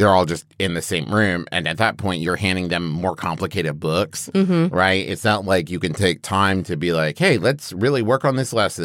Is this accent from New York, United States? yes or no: no; West Virginia, United States; Especially, growing up in West Virginia.